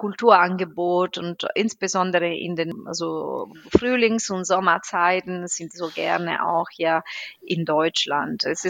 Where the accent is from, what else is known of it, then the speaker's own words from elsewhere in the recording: Benevento, Campania, Italy; German is a second language; man kennt sogar meine Heimatstadt, das wichtig ist für die römische Geschichte.